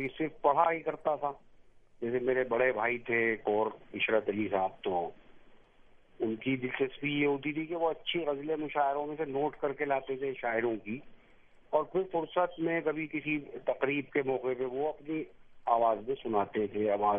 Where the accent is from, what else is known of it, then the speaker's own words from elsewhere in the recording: Delhi, India; تو میری پیدائش 1965 کی ہے. میں دلی میں ہی پیدا ہوا اور یہی پلا بڑھا.